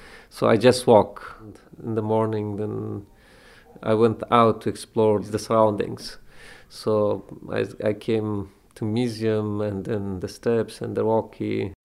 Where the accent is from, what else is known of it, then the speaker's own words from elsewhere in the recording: Kabul, Afghanistan; moved away as an adult; now in Philadelphia, United States; I grew up in Kabul city during 1990s. Civil war broke out. I was like 10 years old or so.